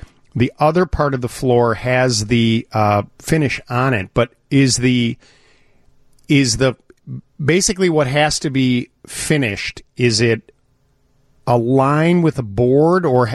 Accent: Highland Park, Illinois, United States; I used to go as a kid because I grew up in Highland Park and Highwood

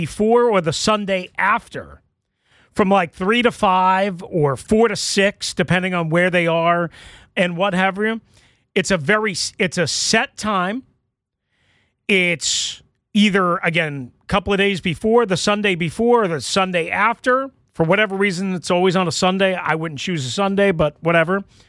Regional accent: Long Island, New York, United States; When I grew up on Long Island, now this is way back when, my mother was a paranoid maniac.

